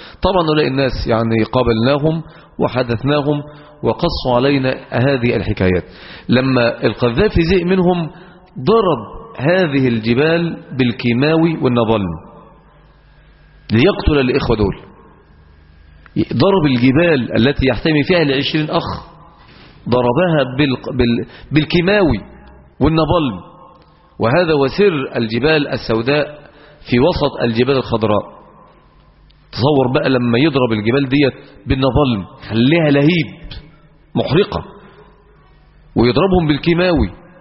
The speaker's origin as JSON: {"language": "Arabic", "country": "Egypt", "said": "وقلنا لهم إن احنا أتيناكم من مصر لنثبتكم وندعو لكم"}